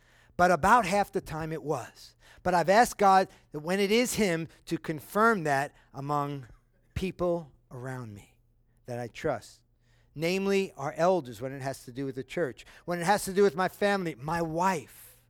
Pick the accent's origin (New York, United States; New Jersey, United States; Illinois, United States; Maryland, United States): New York, United States; I'm from New York. You don't pay tax in New York.